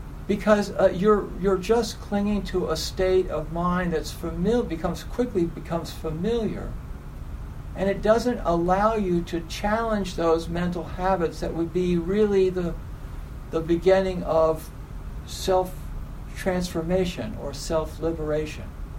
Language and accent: English; Baltimore, Maryland, United States; I grew up in Baltimore for some of my childhood, and Baltimore was a really, really violent place when I was living there.